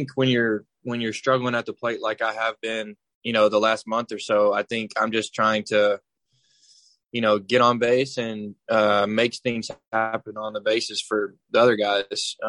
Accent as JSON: {"language": "English", "town": "Andalusia", "region": "Alabama", "country": "United States", "tie": "born or raised there", "said": "I mean, that's my hometown. Not a lot going on there, but, you know, I love it. I love the people there."}